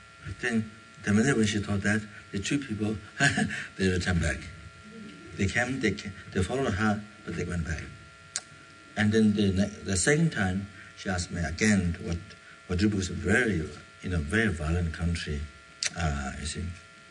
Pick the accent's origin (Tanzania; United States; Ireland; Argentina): Argentina; English is a second language; I came from Argentina, but something which came from Russia.